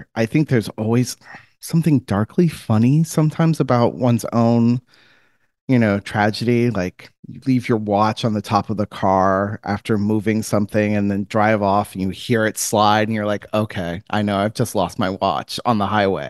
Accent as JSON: {"language": "English", "region": "Florida", "country": "United States", "tie": "born or raised there", "said": "I grew up in Central Florida, and my folks are from Southern Indiana."}